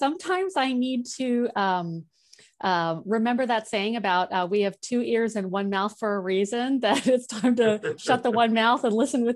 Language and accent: English; Olympia, Washington, United States; also born or lived in Anchorage, United States; from an intellectual mind, I might say, well, I come from Olympia, or I was born in Anchorage.